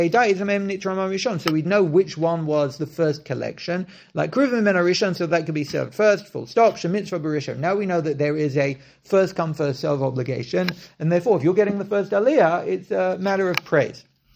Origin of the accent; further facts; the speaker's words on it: England, United Kingdom; I at least growing up in England